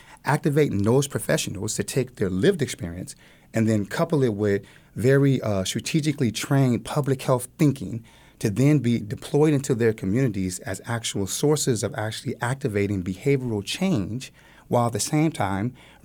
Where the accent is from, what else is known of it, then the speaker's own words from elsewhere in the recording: San Bernardino, California, United States; I'm from San Bernardino, about 20, 30 minutes away from Los Angeles, California. So I grew up in the late 80s, going into the 90s.